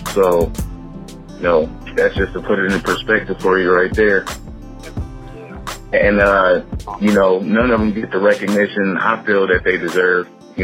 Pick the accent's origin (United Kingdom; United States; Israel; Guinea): United States; Monroe, Michigan; I'm from Monroe, Michigan.